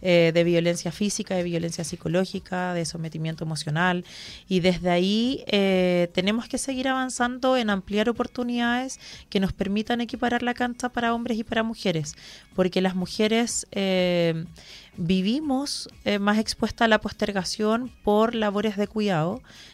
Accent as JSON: {"language": "Spanish", "town": "Santiago", "region": "Santiago Metropolitan Region", "country": "Chile", "said": "Soy de Santiago y vivo hace 3 años también en la región de O'Higgins"}